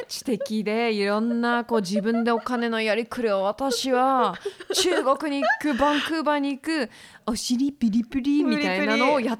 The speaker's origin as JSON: {"language": "Japanese", "region": "Hawaii", "country": "United States", "tie": "born or raised there", "lives_now": "Japan", "said": "私もずっと、まあ、アメリカ、まあ、ハワイで育って"}